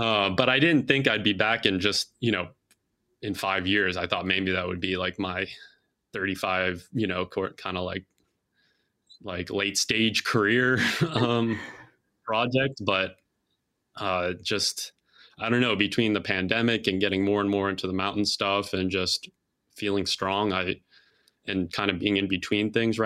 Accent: Chicago, Illinois, United States; Yeah, I'm from Chicago, from the city.

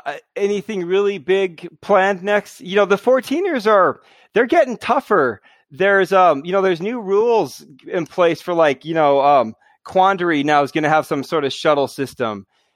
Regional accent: Utah, United States; You know, I'm from Utah. You know, there might be some cool link ups to do in Utah, too.

